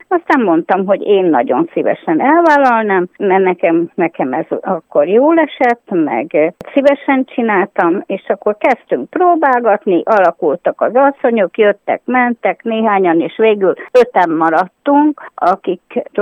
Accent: Nyíregyháza, Szabolcs-Szatmár-Bereg, Hungary; also born or lived in Veresegyház; vissza kellett jönnünk ide Nyíregyházára, ugyanis én itt is születtem, itt dolgoztam, tehát csak egy kitérő volt a veresegyházi életünk, egy 10 éves nagyon jó kitérő volt

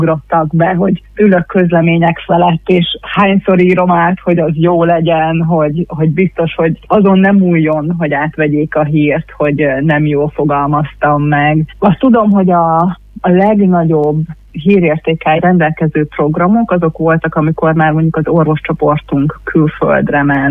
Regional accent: Szentes, Csongrád-Csanád, Hungary; hanem otthon Szentesen

